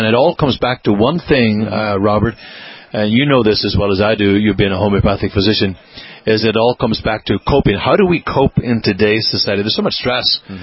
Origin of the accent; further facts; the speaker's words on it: Ireland; I'm a leprechaun from Ireland.